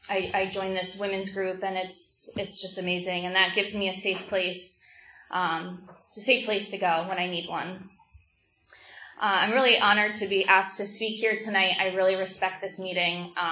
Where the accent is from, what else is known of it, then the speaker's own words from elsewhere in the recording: Souderton, Pennsylvania, United States; I was, born and raised in Souderton, Pennsylvania, which is about 20 minutes south of here. I lived in the same house for the first 23 years of my life.